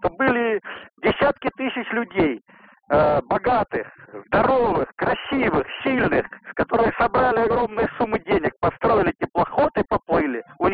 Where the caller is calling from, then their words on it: Moscow, Russia; Я из Москвы.